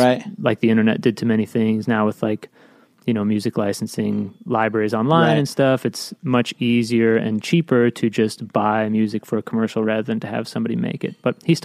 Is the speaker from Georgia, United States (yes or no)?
no; Chicago, Illinois, United States; But I grew up in Chicago, and my father is a orchestral composer.